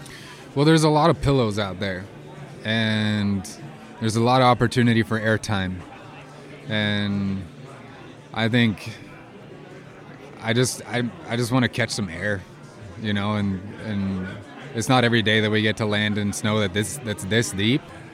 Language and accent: English; Trondheim, Trøndelag, Norway; English is a second language; now in Colorado, United States; I am from Trondheim, Norway. And I currently live in Colorado